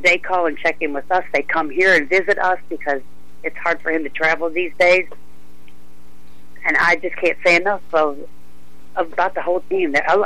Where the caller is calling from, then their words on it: Hohenwald, Tennessee, United States; Hohenwald.